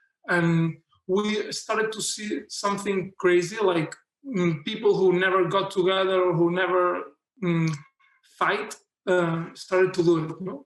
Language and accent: English; Barcelona, Catalonia, Spain; from Barcelona.